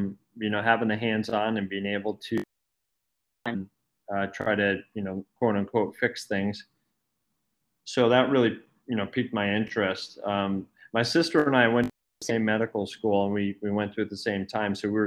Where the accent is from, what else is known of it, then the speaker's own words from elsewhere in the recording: New England, United States; So yeah, actually growing up in New England, I had never even heard of a DO.